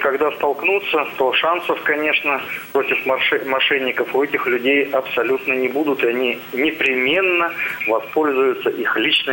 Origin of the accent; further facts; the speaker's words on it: Tomsk, Tomsk Oblast, Russia; я из Томска.